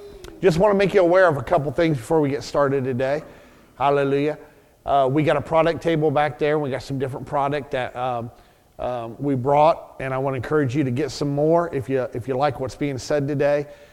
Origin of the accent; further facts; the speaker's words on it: Colorado Springs, Colorado, United States; I'm from Colorado Springs, and I'm a graduate of Caris Bible College.